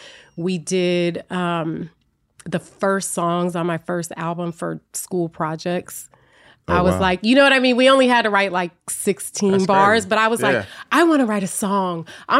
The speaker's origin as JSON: {"language": "English", "town": "Oakland", "region": "California", "country": "United States", "tie": "born or raised there", "also_born_or_lived": "Berkeley", "said": "And I was born in Oakland, but I grew up in Berkeley and Oakland."}